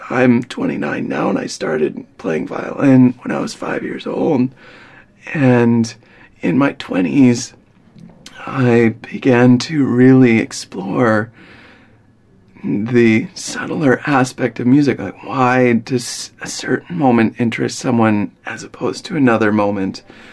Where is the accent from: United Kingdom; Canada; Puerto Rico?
Canada; Victoria, British Columbia; now in Seattle, United States; I live in Seattle, Washington, where I play music full-time. And I'm from Victoria, Canada, which is about a 4-hour ferry ride from Seattle.